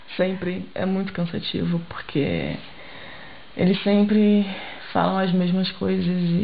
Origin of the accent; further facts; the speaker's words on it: Brazil; E quando eu falo que eu sou brasileira, as pessoas me recebem muito bem